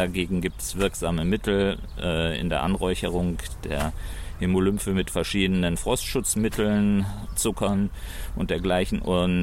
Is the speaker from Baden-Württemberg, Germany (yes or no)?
yes; Konstanz, Baden-Württemberg, Germany; Ich bin in Konstanz geboren, auch dort aufgewachsen und zur Uni gegangen